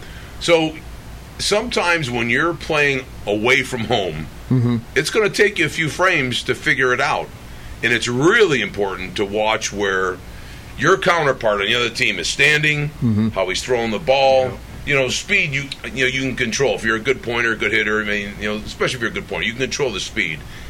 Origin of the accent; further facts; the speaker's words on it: Mentor, Ohio, United States; I'm from Mentor, Ohio.